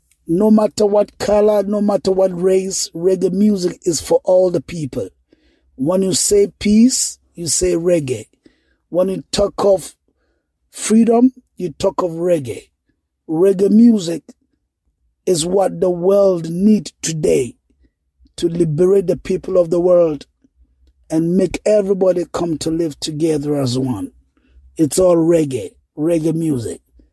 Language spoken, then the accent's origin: English; Ghana; I was growing up in Ghana